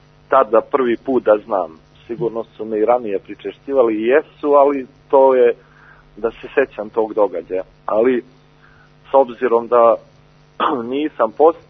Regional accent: Belo Polje, Peć District, Kosovo; ja sam rođen dole u Metohiji u Peći, živeo do 18. godine, to jest odrastao u jednom naselju ili selu 2 km udaljenom od Peći, Belo Polje.

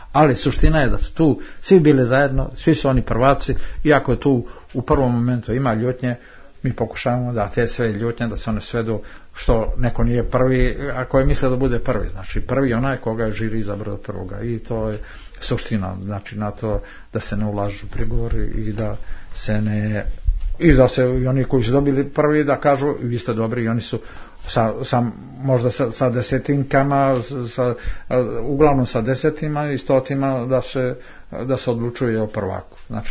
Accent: Montenegro; kod starijih ljudi i kod nas u Crnoj Gori ima taj stereotip

